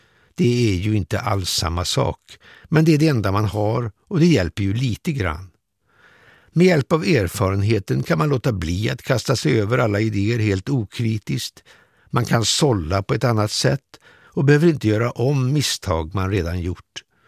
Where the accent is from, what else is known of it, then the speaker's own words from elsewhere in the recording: Trollhättan, Västra Götaland County, Sweden; Jag är född 1950 i Trollhättan och där tillbringade jag 50-talet och 60-talet. Mina första 9 år bodde vi i en lägenhet med ett rum och kök på övervåningen hos en skomakare. 1959 flyttade vi till ett litet radhus som låg granne med Edsborg